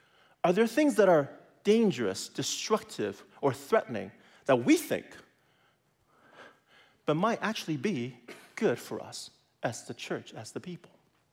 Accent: California, United States; Now, I grew up in California, so when I hear about stories like this and I look at pictures like this, I worry, because I have family and friends in California

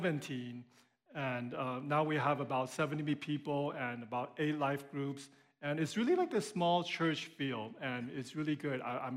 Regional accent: Taiwan; moved away; we're both originally from Taiwan, and we have two kids.

